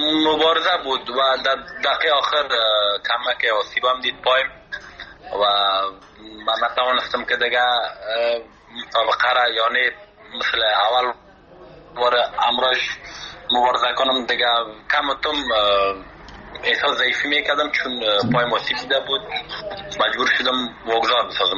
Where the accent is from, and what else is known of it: Afghanistan